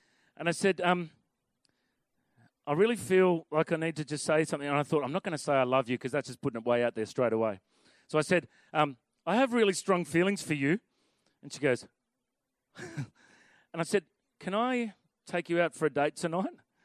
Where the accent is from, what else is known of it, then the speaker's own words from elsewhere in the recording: New South Wales, Australia; I was a divorcee from New South Wales with a kid, 7 years younger than her.